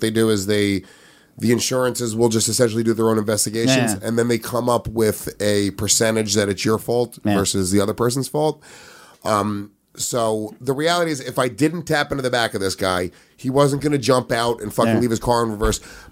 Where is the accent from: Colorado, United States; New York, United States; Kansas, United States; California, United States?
New York, United States; I grew up in Rockland County, New York.